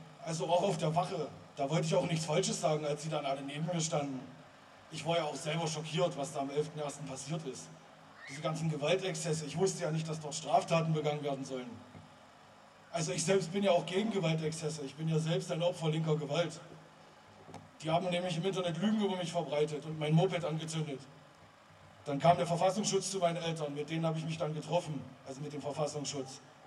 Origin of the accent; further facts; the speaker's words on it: Leipzig, Saxony, Germany; Ich komme aus Leipzig und studiere Jura.